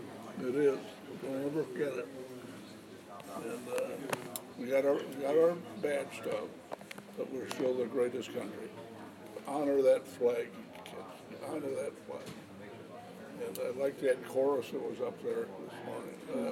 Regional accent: Livonia, Michigan, United States; Graduating 42 from Plymouth High School. 140 of us, that's all. And I grew up in Livonia, Rosedale Gardens

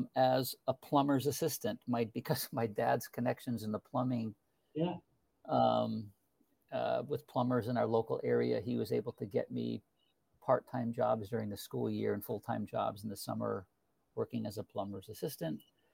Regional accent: Greenfield, Massachusetts, United States; So I grew up in Greenfield, Massachusetts, went to public schools in Greenfield, Massachusetts, eventually went on to UMass Amherst, which is half hour south of where I grew up.

